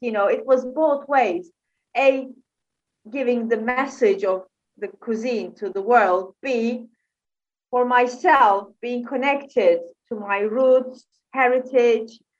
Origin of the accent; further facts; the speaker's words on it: Turkey; moved away as an adult; now in United Kingdom; born and bred in Turkey, lived there for over 30 years.